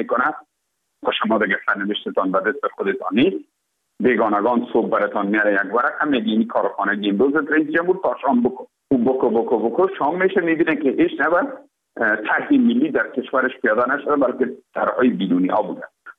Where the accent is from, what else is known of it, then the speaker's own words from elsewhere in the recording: Afghanistan; ما افغان هستیم